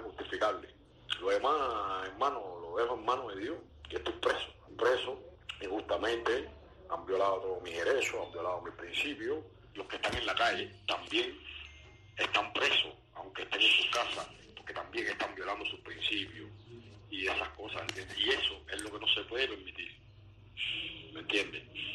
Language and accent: Spanish; Cuba; porque yo soy cubano